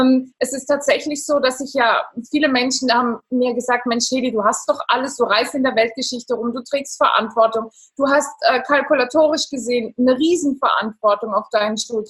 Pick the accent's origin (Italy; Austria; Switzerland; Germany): Italy; German is a second language; ich bin Italienerin, ich bin hier in Italien zu Hause, jetzt momentan am Lago di Garda